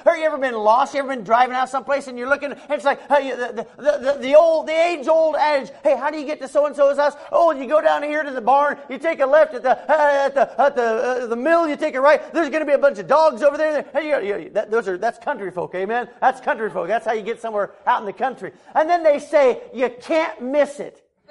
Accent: Colorado, United States; I don't know that I've necessarily seen it out here in South Carolina, but growing up in Colorado and a place where just, you know, there are no trees anywhere for miles and miles.

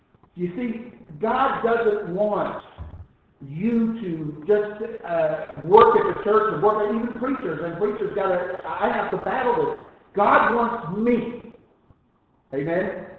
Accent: United States; I'm glad I am an American.

